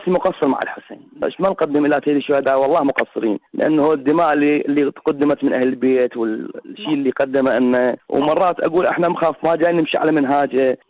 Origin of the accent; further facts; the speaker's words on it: Najaf, Najaf Governorate, Iraq; إحنا بالنجف دائما نركز على الأمور التربوية الاجتماعية سياسية